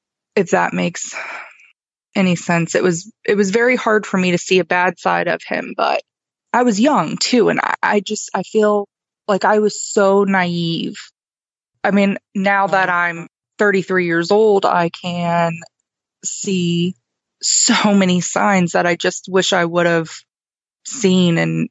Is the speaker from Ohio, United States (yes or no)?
yes; Ohio, United States; I was not from Tennessee. I was originally from Ohio